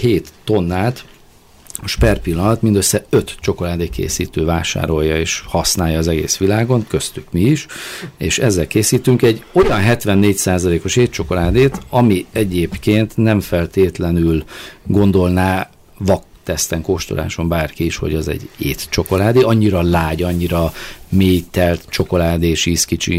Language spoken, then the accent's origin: Hungarian; Maldon, East of England, United Kingdom; Igen, Angliából származom. Maldon a településnek a neve, ahonnan származik.